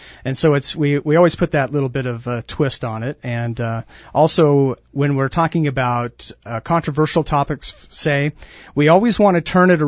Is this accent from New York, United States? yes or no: no; Oregon, United States; And growing up in Oregon, I knew which station to watch first